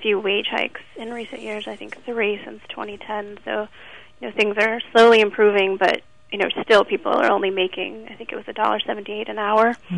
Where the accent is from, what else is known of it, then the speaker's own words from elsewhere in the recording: United States; I think us as an American looking in would say